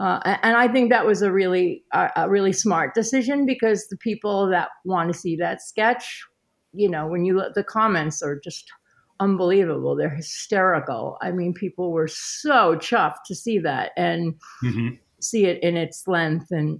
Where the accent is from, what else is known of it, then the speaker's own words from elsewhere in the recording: New York, United States; my college, you know, years were now completely the opposite of a kid growing up in Westchester.